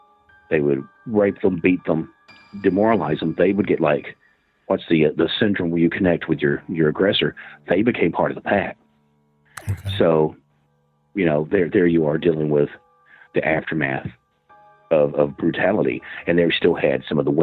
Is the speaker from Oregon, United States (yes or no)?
no; Princeton, Kentucky, United States; And that's my hometown.